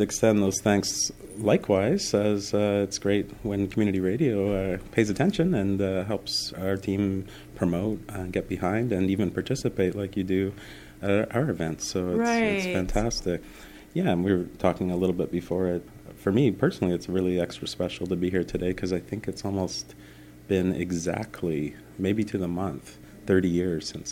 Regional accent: Elmira, Ontario, Canada; now in Guelph, Canada; I'm from the area. I grew up in Elmira and used to hang out in KW a lot when I was a teenager in my 20s. I currently live in Guelph

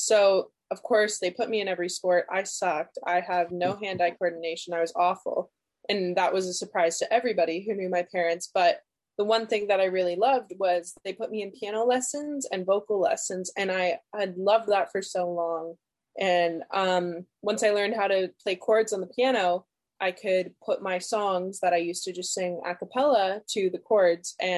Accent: Thunder Bay, Ontario, Canada; born there; also born or lived in Turks and Caicos / Sudbury; I was born up north in Thunder Bay, Ontario. We moved around quite a bit when I was like a younger kid. So I lived in Turks and Caicos in Sudbury for a couple

